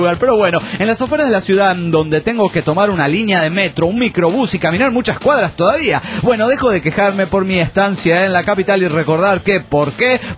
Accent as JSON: {"language": "Spanish", "town": "Villahermosa", "region": "Tabasco", "country": "Mexico", "said": "de Villahermosa, Tabasco, México."}